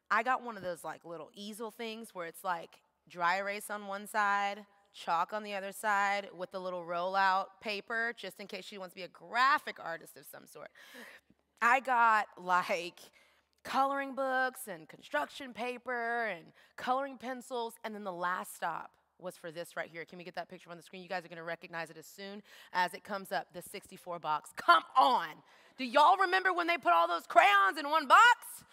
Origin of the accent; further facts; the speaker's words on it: Houston, Texas, United States; I'm from Houston, H-Town, the realest.